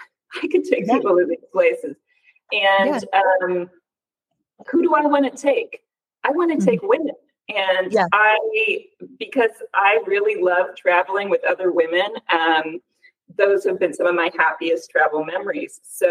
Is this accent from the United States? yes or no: yes; Pacific Northwest, United States; Growing up in the Pacific Northwest, I thought, you know what I need? Vitamin D.